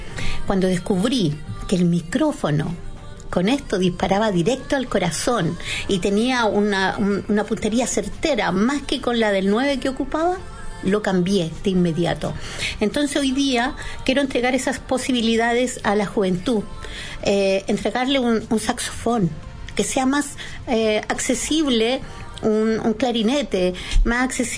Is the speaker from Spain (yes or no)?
no; Parral, Maule, Chile; Mi infancia fue en Parral. Ya. Yo vengo de Parral.